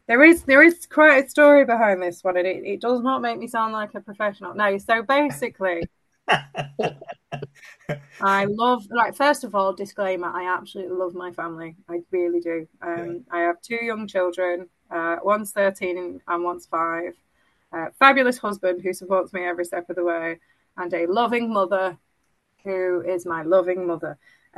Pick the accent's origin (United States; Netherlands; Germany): Germany; also born or lived in Oldham, England; I was born in Oldham, but I was raised in Germany on an American army base.